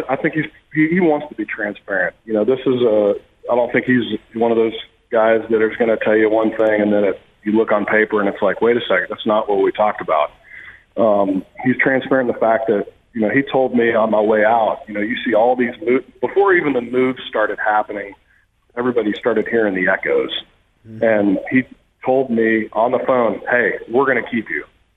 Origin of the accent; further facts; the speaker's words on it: Tennessee, United States; now in Kansas City, United States; I came from Tennessee. This is a little hidden gem in the Midwest.